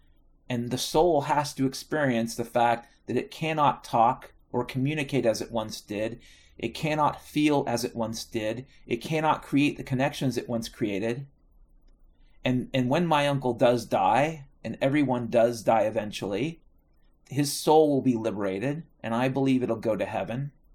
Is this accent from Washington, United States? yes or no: yes; Washington, United States; I grew up in Washington State, so I feel like I have a right to say this.